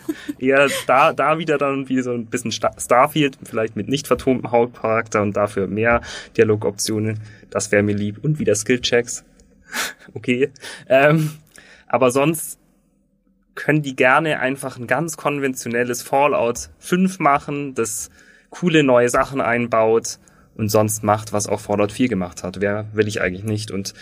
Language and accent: German; Bavaria, Germany; Allgäu nehmen, wo ich herkomme.